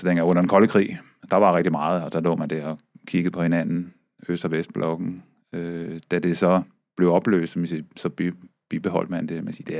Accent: West Jutland, Denmark; Jeg voksede op på Vestjylland på en gård og troede, jeg skulle være landmand.

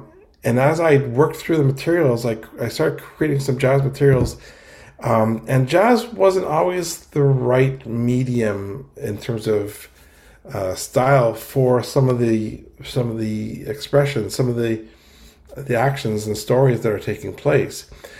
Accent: Ottawa, Ontario, Canada; It's a youth group of actors who are based in my hometown here of Ottawa, Canada.

